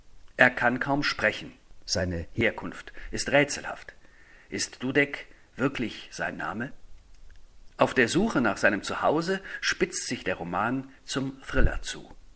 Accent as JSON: {"language": "German", "town": "Darmstadt", "region": "Hesse", "country": "Germany", "also_born_or_lived": "Berlin / Rome", "said": "ich stamme aus Darmstadt, habe in West-Berlin studiert und nach dem Fall der Mauer einige Jahre in Berlin-Mitte gewohnt. 1995 ging ich mit einem Villa Massimo-Stipendium nach Rom und blieb, nachdem das Jahr beendet war, für weitere 7 Jahre dort."}